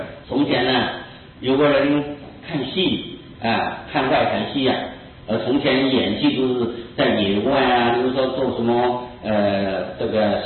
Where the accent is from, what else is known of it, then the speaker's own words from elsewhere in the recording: Taiwan; 他就恐怕我们台湾人呢，还记得我们的老祖宗